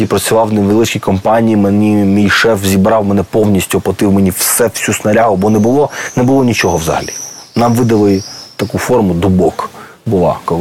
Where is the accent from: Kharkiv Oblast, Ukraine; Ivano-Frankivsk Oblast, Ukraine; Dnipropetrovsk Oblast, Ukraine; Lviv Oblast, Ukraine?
Dnipropetrovsk Oblast, Ukraine; Dnipro; Ми самі з Дніпра